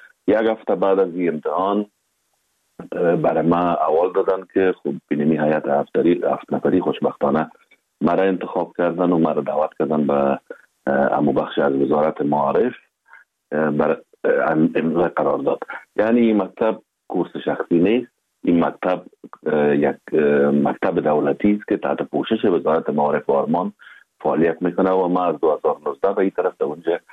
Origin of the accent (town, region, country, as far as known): Afghanistan